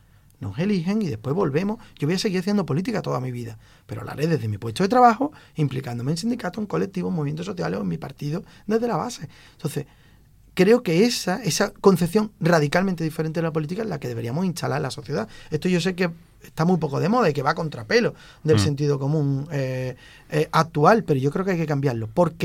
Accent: Jerez de la Frontera, Andalusia, Spain; porque yo amo mi ciudad y soy el pesado de Jerez por todos lados donde voy y quiero a Jerez

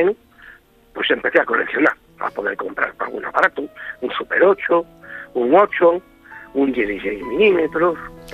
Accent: Veguellina de Órbigo, Castile and León, Spain; que es Veguellina de Órbigo.

